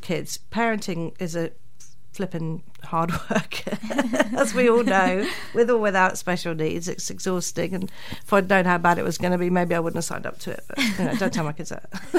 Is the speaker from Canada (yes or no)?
no; England, United Kingdom; now in New Zealand; And as an English person, that was quite surprising that people actually did that.